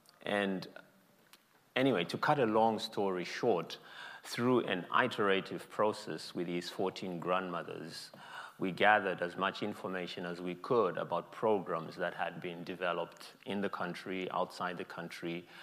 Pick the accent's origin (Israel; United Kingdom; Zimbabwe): Zimbabwe; So I come from Zimbabwe, a country which is often characterized by several decades of psychological trauma